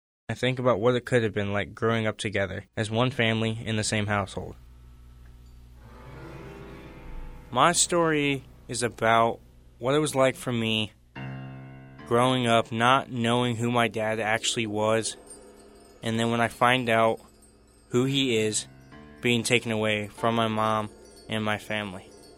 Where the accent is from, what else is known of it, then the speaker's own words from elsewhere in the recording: Dayton, Ohio, United States; I grew up in Dayton, and part of the custody arrangement meant I had to switch to Centerville schools.